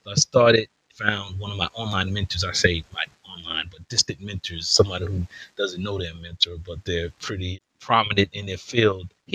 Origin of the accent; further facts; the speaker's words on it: Brooklyn, New York, United States; I'll start from where I was born. Brooklynite, born and raised in New York.